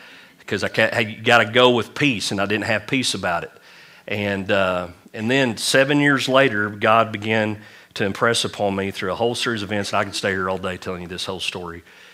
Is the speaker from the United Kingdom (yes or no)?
no; Oklahoma, United States; also born or lived in Bowie, Texas; Bowie, Texas was actually the place where I was born. I know it. It stinks. I'm a Texan. I'm born in Texas. And I only lived there for 6 months, and we came to Oklahoma.